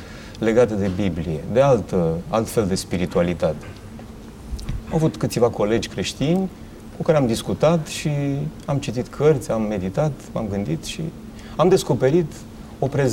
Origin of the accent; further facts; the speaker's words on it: Drobeta-Turnu Severin, Mehedinți County, Romania; vin din... într-o zonă foarte frumoasă, pe malul Dunării, Drobeta Turnul Severin, acolo m-am și născut, am crescut